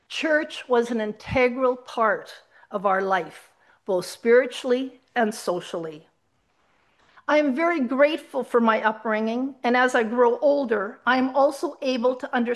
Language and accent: English; Abbotsford, British Columbia, Canada; My world, when I grew up in Abbotsford, expanded from the close confines of the church, life at MEI, and Abbotsford, and the value of German school